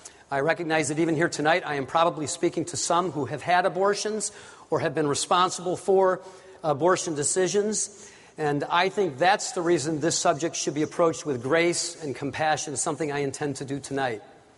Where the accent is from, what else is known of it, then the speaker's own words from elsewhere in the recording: Warren, United States; But what happened to me was I grew up here. I live in Ohio now, but I grew up in Warren, not far from here.